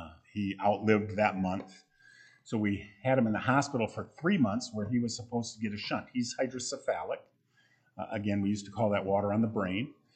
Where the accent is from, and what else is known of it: Michigan, United States; born or raised there